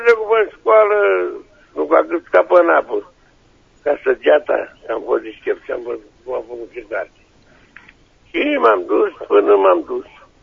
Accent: Brăila, Brăila County, Romania; sunt de la Brăila.

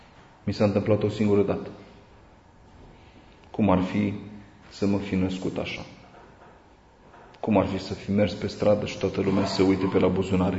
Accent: Romania; Câți dintre noi am fost într-o țară străină și am fost priviți de sus pentru că suntem români?

